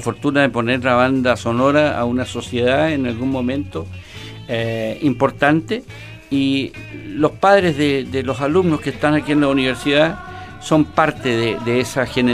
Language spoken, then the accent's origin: Spanish; Temuco, Araucanía, Chile; moved away; me vine de la ciudad de Temuco junto con Horacio Saavedra. Éramos muchachos de la orquesta del Liceo de Hombres.